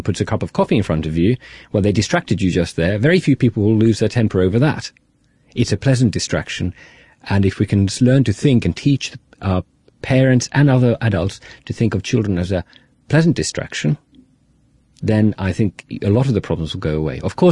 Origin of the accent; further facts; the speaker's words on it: Finland; English is a second language; I'm not English by birth. I was born and raised in Finland